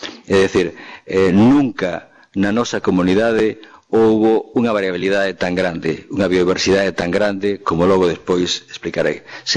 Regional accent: Galicia, Spain; Nos consideramos como escritores galegos, eu aquí estou sentado como escritor galego

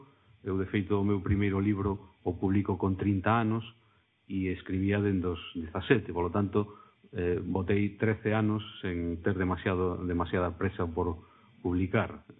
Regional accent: Celanova, Galicia, Spain; Eu veño de Celanova, eu son nacín en Celanova, e aínda por riba nacín na rúa na que tamén naceu Curros, dúas casas máis abaixo de onde naceu Curros

